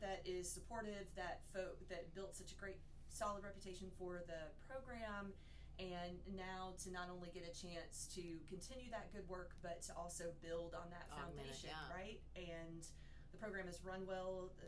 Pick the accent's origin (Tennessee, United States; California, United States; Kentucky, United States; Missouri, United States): Kentucky, United States; Lexington; I'm actually originally from here. So I was born and raised in Lexington. My family moved around a bit. I came back here for high school.